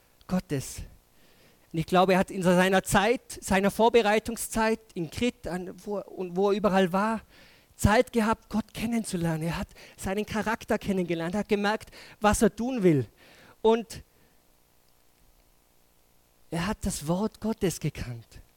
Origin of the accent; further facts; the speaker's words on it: Tyrol, Austria; Und ich bin im Außerfern aufgewachsen. Da regnet es viel.